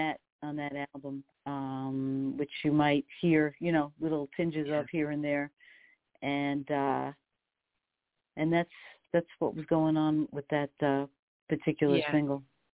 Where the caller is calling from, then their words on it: New York, United States; I'm calling you from New York. I'm on the Queens border, about 20 minutes outside of Midtown Manhattan.